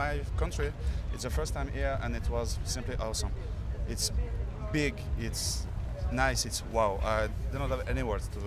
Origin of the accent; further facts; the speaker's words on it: France; I'm from France.